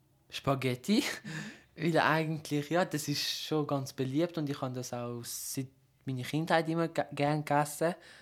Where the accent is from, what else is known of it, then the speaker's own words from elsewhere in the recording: Switzerland; born there; Also eigentlich fühle ich mich in der Schweiz schon ein bisschen, ja, es ist schon wohl. Es ist, ja, weil ich auch da geboren bin und mein ganzes Leben da verbracht habe, außer ich gehe in der Ferien in Kosovo.